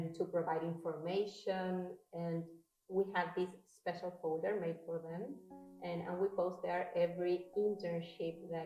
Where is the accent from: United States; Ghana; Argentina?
Argentina; I'm from Argentina.